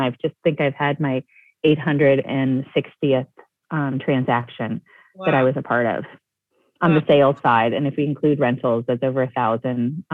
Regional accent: Illinois, United States; moved away as an adult; now in New Orleans, United States; And, I'm not from New Orleans. And so I'm from outside Chicago, was raised in an immigrant community, but then being able to come here and navigate this landscape after college

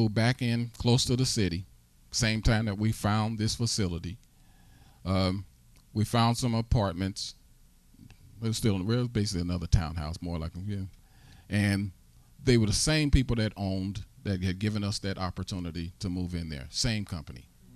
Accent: St. Louis, Missouri, United States; now in Harrisburg, United States; Turns out she's from Kansas City, Missouri. We're from St. Louis, Missouri.

